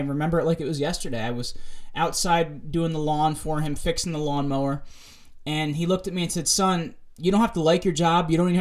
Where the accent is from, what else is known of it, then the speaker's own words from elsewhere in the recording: New Jersey, United States; born there; I am 28 years old, and I was born in New Jersey.